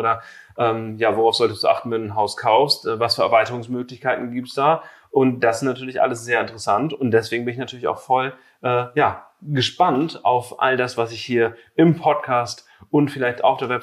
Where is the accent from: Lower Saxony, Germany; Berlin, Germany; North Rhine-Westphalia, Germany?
Lower Saxony, Germany; ich komme aus Ostfriesland eigentlich